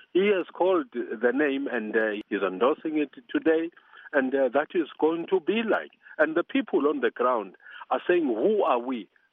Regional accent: Eswatini; If I am a Swazi from Swaziland, I've always been.

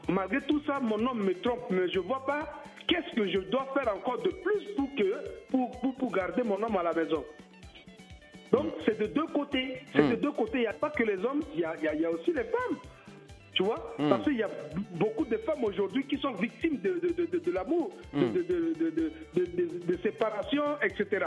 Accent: Central African Republic; Chez nous, en Centrafrique, on appelle ça le travail.

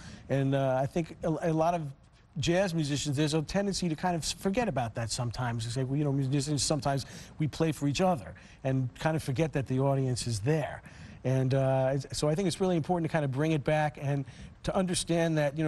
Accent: Long Island, New York, United States; Like when I grew up on Long Island, and there were a lot of great musicians growing up

